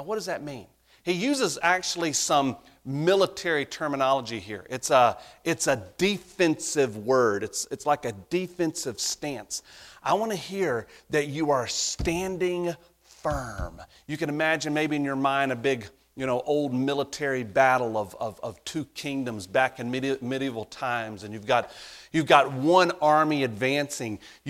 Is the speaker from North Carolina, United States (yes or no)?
yes; North Carolina, United States; I'm from North Carolina. You know what they call North Carolina? It's part of the Bible Belt.